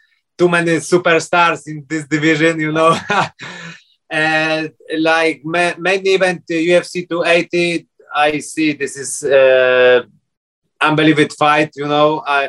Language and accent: English; Kudowa-Zdrój, Lower Silesian Voivodeship, Poland; English is a second language; now in Abu Dhabi, United Arab Emirates; I'm from Poland, to small village, Kudowa Zdrój. This city I start training, but then like 2 years more, I moved to different city.